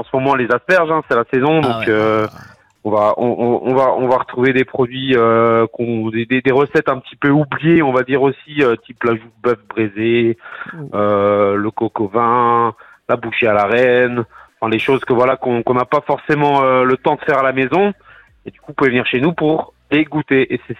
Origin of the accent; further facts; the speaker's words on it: Habsheim, Grand Est, France; c'est un petit peu un rêve pour moi parce que j'ai grandi à Absheim